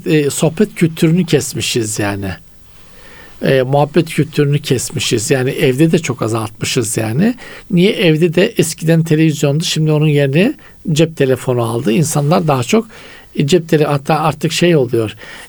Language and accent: Turkish; Black Sea Region, Turkey; Şimdi bizim Karadeniz'de büyükler küçüklerle muhatap olmaz.